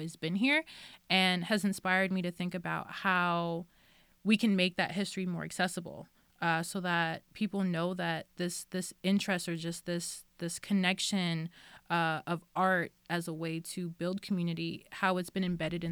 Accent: New York City, New York, United States; I come from New York City, obviously, which is seen as the hub of art and culture and museums and blah, blah, blah.

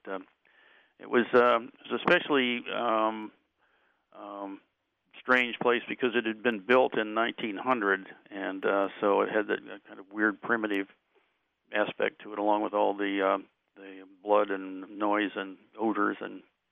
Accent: Omaha, Nebraska, United States; Omaha. I grew up in Omaha, and Omaha was at that time the livestock center of the United States.

